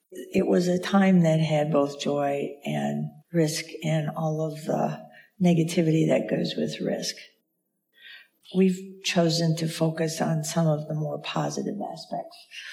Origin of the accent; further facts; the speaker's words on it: Midwest, United States; because basically we're two dykes from the Midwest.